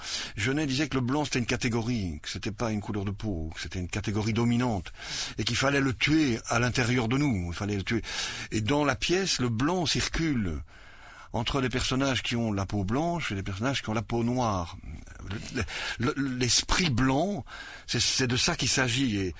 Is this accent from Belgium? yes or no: yes; Belgium; born or raised there